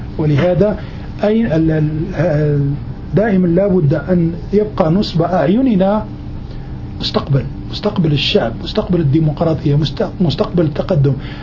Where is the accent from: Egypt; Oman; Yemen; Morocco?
Morocco; أنا مغربي وأعرف المغرب أكثر منه.